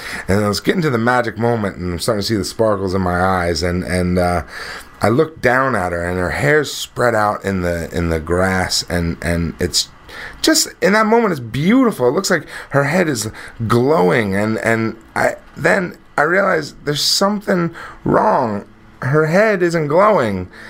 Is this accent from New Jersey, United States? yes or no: yes; New Jersey, United States; I grew up in South Jersey. If you're not familiar with South Jersey, it's all farms down there.